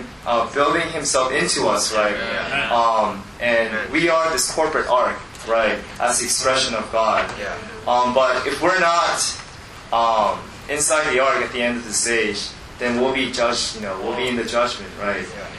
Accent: California, United States; Sorry, I'm from California.

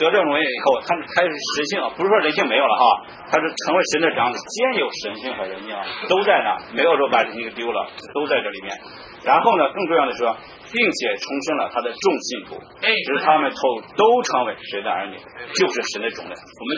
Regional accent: China; 你知道我们中国人讲星星之火可以燎原啊

